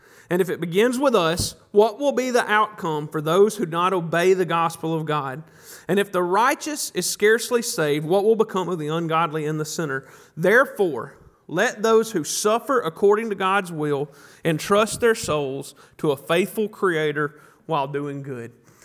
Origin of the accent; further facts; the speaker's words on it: Mantachie, Mississippi, United States; Now, we're from Mantachie, Mississippi. I'll teach you all how to say Mantachie later, okay? But we're from Mantachie.